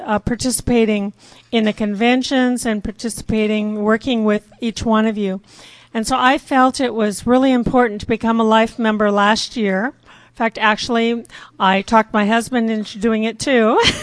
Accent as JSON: {"language": "English", "region": "Iowa", "country": "United States", "moved": "yes", "lives_now": "California, United States", "said": "I moved to California in 1999 from Iowa, and I've really respected the California Council of Blind for all you do here. I mean, I love Iowa"}